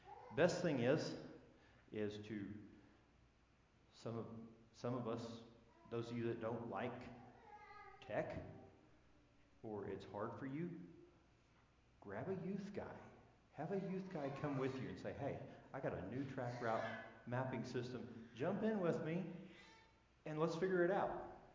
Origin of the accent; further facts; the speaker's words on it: Hydro, Oklahoma, United States; I'm from Hydro, Oklahoma.